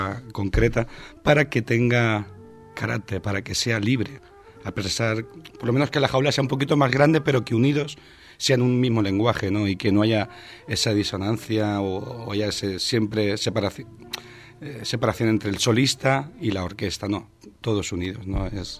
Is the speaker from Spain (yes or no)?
yes; Cádiz, Andalusia, Spain; Una siempre es el añoro a mi tierra, a mi Cádiz, la sal de mi Cádiz, como digo yo